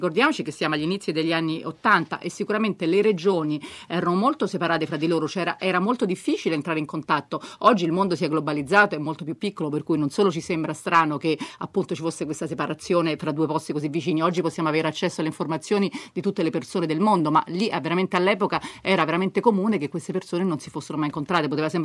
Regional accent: England, United Kingdom; Italian is a second language; io nell'84 non ero nato, quindi diciamo sapevo un po' di quello che era successo all'epoca, perché sono inglese

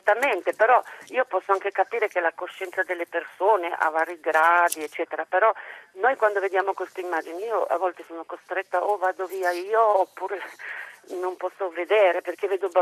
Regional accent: Netro, Piedmont, Italy; born there; perché noi siamo nati a Nitro Biellese, un paesino vicino a Biella.

